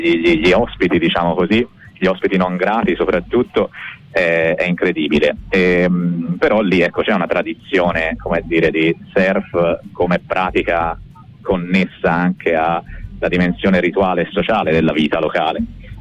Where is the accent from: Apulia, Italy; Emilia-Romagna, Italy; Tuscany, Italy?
Tuscany, Italy; sono un uomo di campagna, io sono nato e cresciuto in Mugello, e quindi ai piedi dell'Appennino.